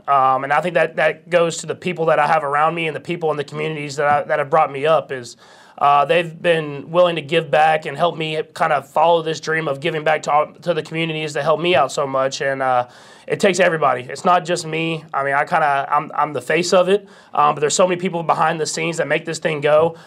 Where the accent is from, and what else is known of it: Texas, United States; now in Kansas City, United States